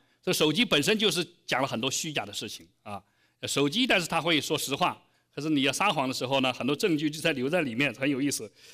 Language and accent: Chinese; China; 我们中国人常常有句话叫舍得舍得